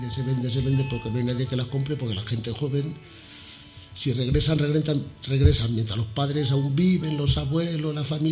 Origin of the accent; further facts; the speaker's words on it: Castilla-La Mancha, Spain; No me he criado en Cuenca, no tengo el sentir de los conquenses. Vamos, yo soy más de la Mancha y me encanta.